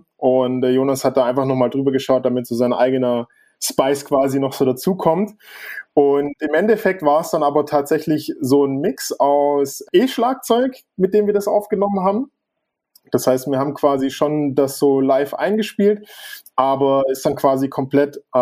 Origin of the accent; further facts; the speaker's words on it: Baden-Württemberg, Germany; wir kommen ja aus der Stuttgarter Gegend.